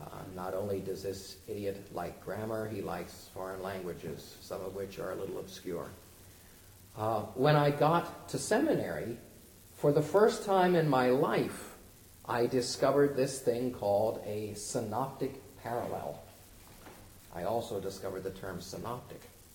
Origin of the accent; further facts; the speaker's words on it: Ephrata, Pennsylvania, United States; I grew up in First Evangelical United Methodist Church in Ephrata, with a theology that was somewhere to the right of Jerry Falwell.